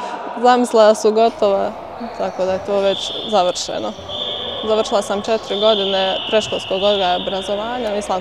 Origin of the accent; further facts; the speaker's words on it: Vitez, Federation of Bosnia and Herzegovina, Bosnia & Herzegovina; dolazim iz Viteza, profesionalna košarkašica